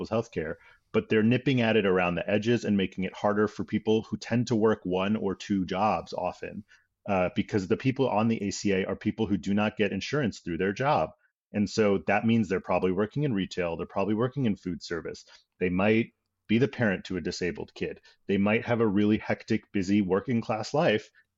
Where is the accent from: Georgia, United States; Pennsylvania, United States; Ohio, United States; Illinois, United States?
Pennsylvania, United States; Philadelphia; he held a press conference on Wednesday in Philly, shout out to my hometown